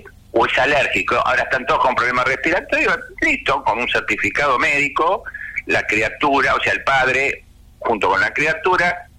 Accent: Argentina; Considero que lo que sucedió acá es una programación de robots biológicos que somos nosotros los argentinos.

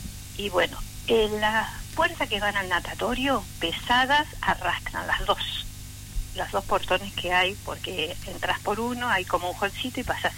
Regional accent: Tierra del Fuego, Argentina; yo soy nacida acá en Tierra del Fuego. Soy fueguina. Ya somos cuatro generaciones. Entre mis padres, yo, mis hijos, mis nietos.

